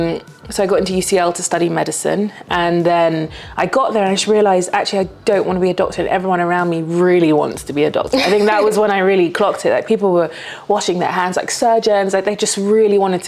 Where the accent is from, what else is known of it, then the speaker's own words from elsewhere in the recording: London, United Kingdom; I'm very British in the sense that my parents came here over 30 years ago. They came to the UK over 30 years ago. I was born in London. So I was actually born around here. I was born in East London.